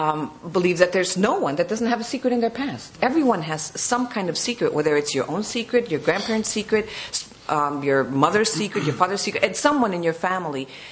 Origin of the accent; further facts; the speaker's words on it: United States; born there; my sisters and I, as American citizens, we were born in this country